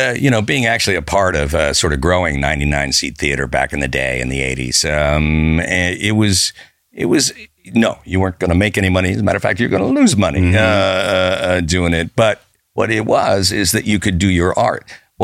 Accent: Denver, Colorado, United States; I was from Denver

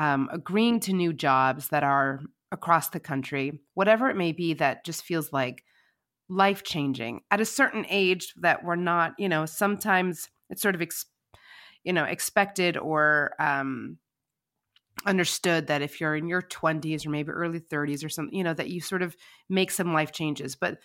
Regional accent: Chicago, Illinois, United States; now in Los Angeles, United States; So when I'm born and raised in Chicago, did a lot of theater when I was a kid, like so many of us.

